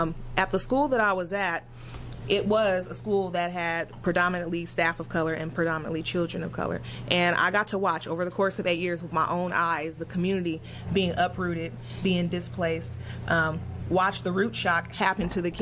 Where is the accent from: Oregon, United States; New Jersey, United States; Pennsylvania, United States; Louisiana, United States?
Oregon, United States; Portland; And also, I grew up in North Portland, so I've been able to see it all.